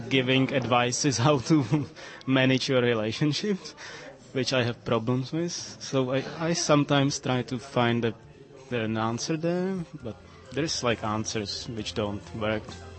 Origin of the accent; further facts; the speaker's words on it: Czechia; English is a second language; I'm from the Czech Republic and I'm in the middle of the West and the East.